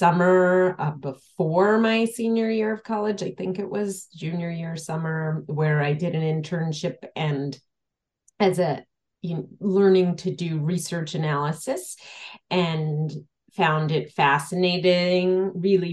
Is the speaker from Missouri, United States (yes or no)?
no; Brooklyn, New York, United States; No, I grew up in Brooklyn, born and bred. I went to grammar school at St. Edmund's in Marine Park near Sheepshead Bay, and I attended high school Bishop Kearney